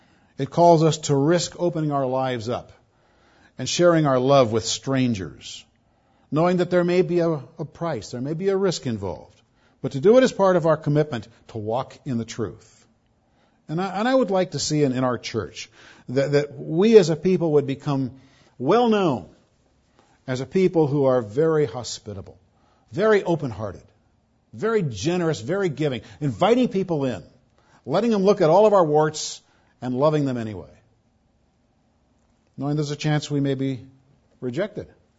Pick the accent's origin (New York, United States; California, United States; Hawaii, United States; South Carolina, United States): California, United States; Burbank; I grew up on Eaton Drive in Burbank, and I met a couple here who live in Burbank who know where Eaton Drive was.